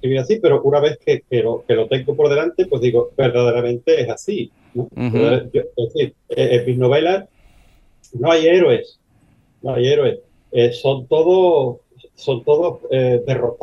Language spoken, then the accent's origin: Spanish; Medina Sidonia, Andalusia, Spain; desde que era un niño, porque desde los tiempos más remotos de mi vida, pues yo las he escuchado en mi pueblo, ¿no? En Medina Sidonia